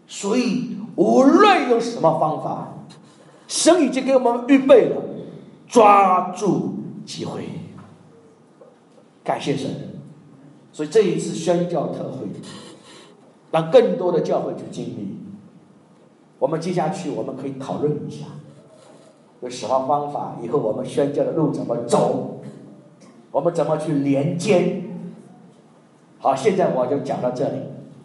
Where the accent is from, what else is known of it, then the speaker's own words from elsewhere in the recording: China; 就等待我们中国人去传福音。